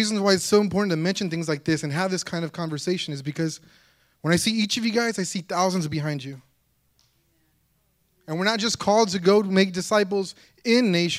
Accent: San Antonio, Texas, United States; Like I said, I'm from San Antonio, Texas.

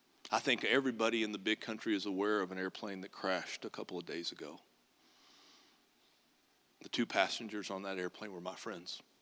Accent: Pampa, Texas, United States; I and a part of my family were in my hometown where my parents live, Pampa, to celebrate my parents' 60th wedding anniversary.

